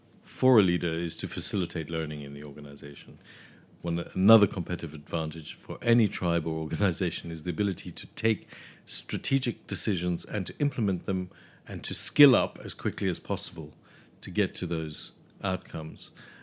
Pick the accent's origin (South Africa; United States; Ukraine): South Africa; Cape Town, Western Cape; I grew up in Cape Town in South Africa